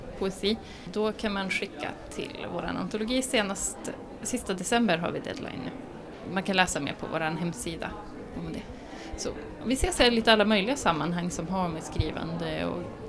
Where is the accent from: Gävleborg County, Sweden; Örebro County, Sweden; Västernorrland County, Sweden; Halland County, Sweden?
Västernorrland County, Sweden; Kramfors; Jag är från Kramfors i Ångermanland.